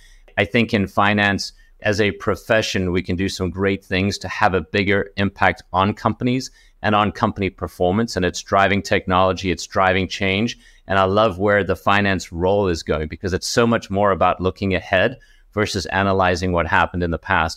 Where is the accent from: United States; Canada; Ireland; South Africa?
South Africa; Cape Town, Western Cape; I grew up in Cape Town, South Africa.